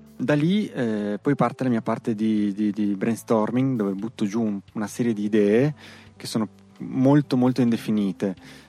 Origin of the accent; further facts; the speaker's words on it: Imperia, Liguria, Italy; born there; now in Turin, Italy; Sono nato in Liguria, ad Imperia, ma ormai da anni vivo a Torino, che è un po' la mia città a livello lavorativo e creativo di appartenenza. In questi giorni sono qui a Modena